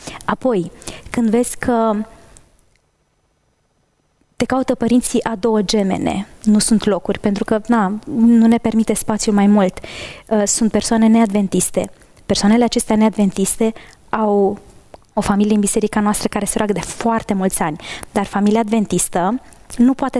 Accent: Maramureș County, Romania; eu sunt din Maramureș, da?

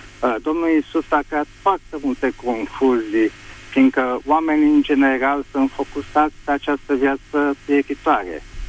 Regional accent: Bucharest, Romania; din București.

